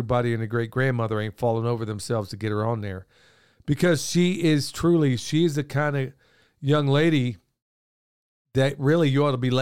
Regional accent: Oklahoma, United States; It's like a staple growing up in Oklahoma that we ate. I mean, we loved hot links, you know?

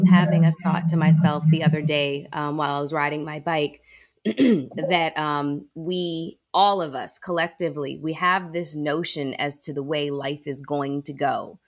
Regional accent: Canada; as a Canadian.

